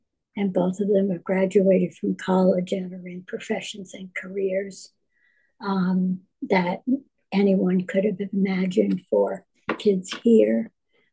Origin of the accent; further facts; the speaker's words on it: New York, United States; I grew up in New York and in a couple of, I'd say a medium to upper middle class Jewish community.